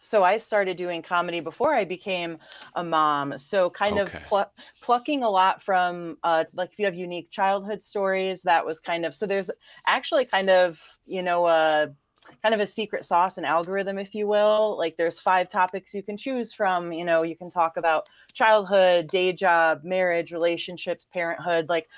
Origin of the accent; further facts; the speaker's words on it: Chicago, Illinois, United States; And if you can't tell, I'm from Chicago, Illinois, which we talk with our hands a lot.